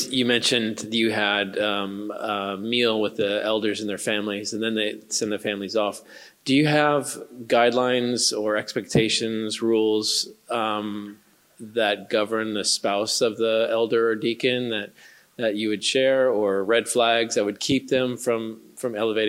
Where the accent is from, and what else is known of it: Iowa, United States